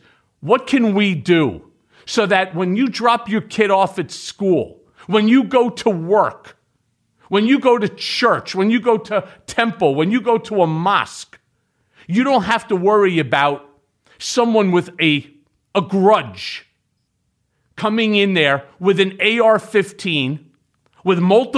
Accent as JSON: {"language": "English", "country": "United States", "said": "as a parent, as a citizen, as an American, I say to people on the the far right"}